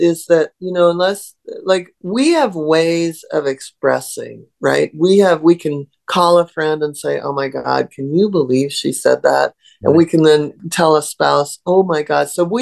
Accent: Seattle, Washington, United States; I grew up in Seattle and I was fortunate enough to have horses.

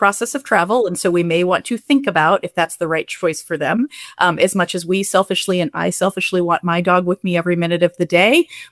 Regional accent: Kentucky, United States; And I know I am from Kentucky. I'm sorry, my fellow Kentuckians.

